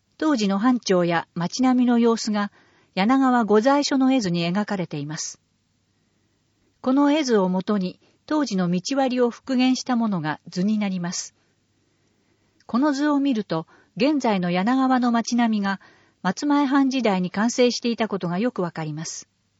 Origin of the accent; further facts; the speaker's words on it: Seattle, Washington, United States; Japanese is a second language; 僕のふるさとである米国のシアトル市では、5月は自転車通勤月間です。